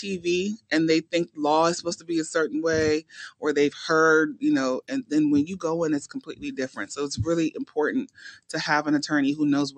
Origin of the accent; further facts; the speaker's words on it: Columbus, Ohio, United States; also born or lived in Nigeria; I am from Columbus, Ohio. Actually, I was born in Nigeria. Wow. But I grew up in Columbus, Ohio.